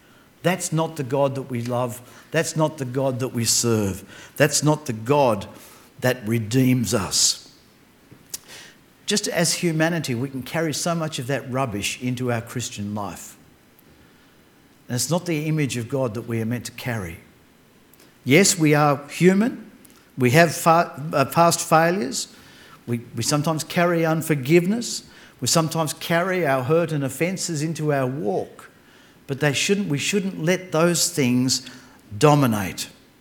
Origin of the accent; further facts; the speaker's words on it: Hobart, Tasmania, Australia; I'm originally from Hobart. I was ministering in the church down there